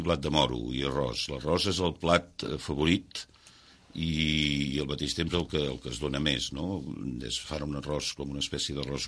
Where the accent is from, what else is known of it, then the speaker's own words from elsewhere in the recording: Blanes, Catalonia, Spain; Som de Blanes, sí.